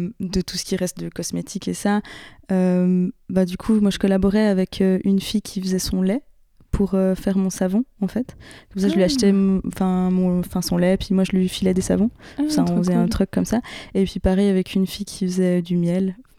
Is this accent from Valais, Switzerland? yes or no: yes; Valais, Switzerland; J'avais une copine qui faisait aussi en Valais, parce que du coup je viens du Valais.